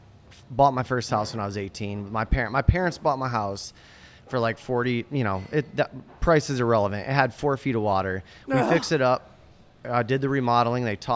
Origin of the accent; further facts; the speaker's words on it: Michigan, United States; So growing up in Michigan, in the Midwestern town as you know, my mom and dad, I used to wake up on Sundays.